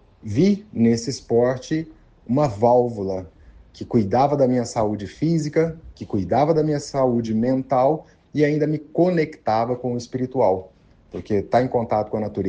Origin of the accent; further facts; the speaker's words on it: Morrinhos, Goiás, Brazil; no ano de 2015, quando eu retornei para a minha cidade natal, Morrinhos.